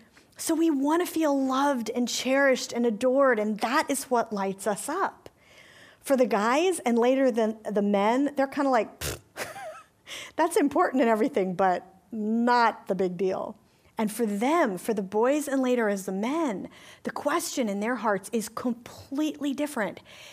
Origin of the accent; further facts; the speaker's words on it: New York, United States; now in Atlanta, United States; I moved down here from New York, right? I'm completely a Manhattan girl at heart.